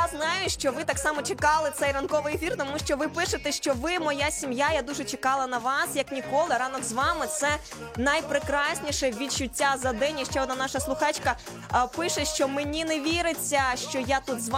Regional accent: Vinnytsia, Vinnytsia Oblast, Ukraine; то я із Вінниці завжди

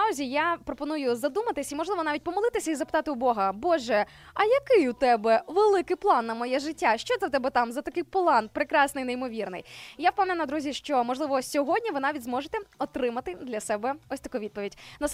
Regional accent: Sarny, Rivne Oblast, Ukraine; Вараш, друзі, це сусіднє місто до міста Сарни, мого рідного міста, де я народилася.

